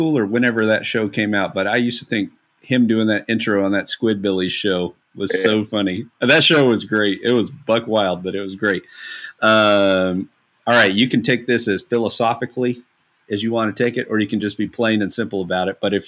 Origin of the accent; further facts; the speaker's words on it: Kentucky, United States; he's from West Virginia and I'm from Kentucky and we both talk slow.